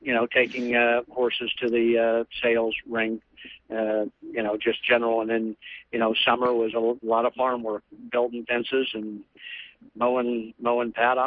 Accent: Indianapolis, Indiana, United States; now in Ocala, United States; Well, I had a friend in high school whose father raced quarter horses, and just on the outskirts of Indianapolis, they had a farm.

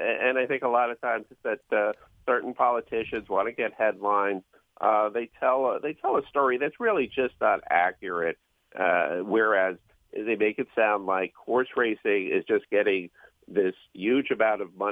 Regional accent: Queens Village, New York, United States; I personally remember from being old enough and growing up in Queens Village, yeah, that area was a congested city

